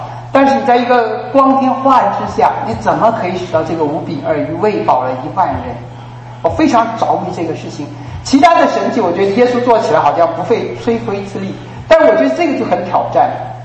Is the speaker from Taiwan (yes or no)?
no; China; 我们中国人讲一句话就是神了